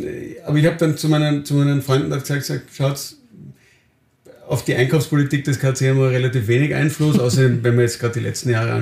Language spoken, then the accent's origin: German; Austria